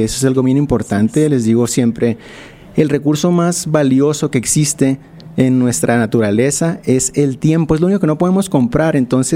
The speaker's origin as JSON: {"language": "Spanish", "town": "Culiacán", "region": "Sinaloa", "country": "Mexico", "lives_now": "Mexico City, Mexico", "said": "soy de Culiacán, radico en la Ciudad de México."}